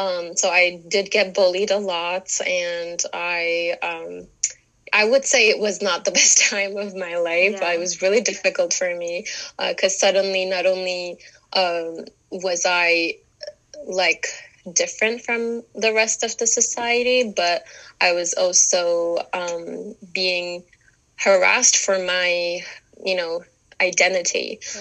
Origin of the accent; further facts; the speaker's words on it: Istanbul, Turkey; I am from Istanbul, from Turkey, and I am 23 years old. I've been actually wearing my hijab since I was 11.